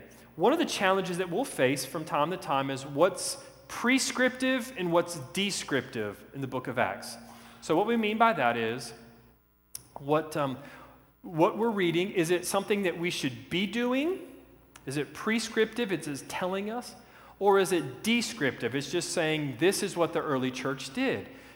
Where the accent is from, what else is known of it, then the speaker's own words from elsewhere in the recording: the South, United States; accent: southern; I'm going to read this from my southern accent, okay?